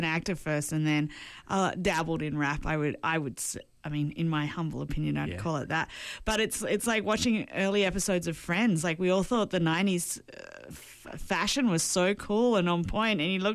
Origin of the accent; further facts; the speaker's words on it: Australia; Australian, we had some interesting fashion.